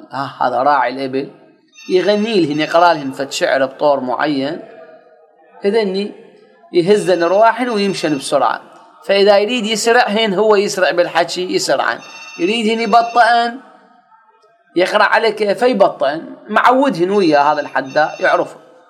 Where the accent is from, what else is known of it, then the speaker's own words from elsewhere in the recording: Iraq; عندنا بالعراق